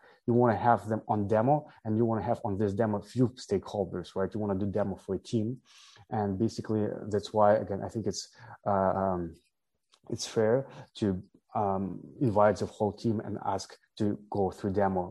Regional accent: Ukraine; right now, actually, I'm in Egypt. You didn't ask, so I'm originally from Ukraine, but I went for the 3 months, I went to Egypt

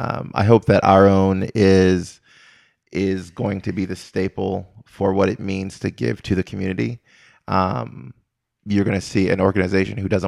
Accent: Maryland, United States; I'm from Maryland, DMV.

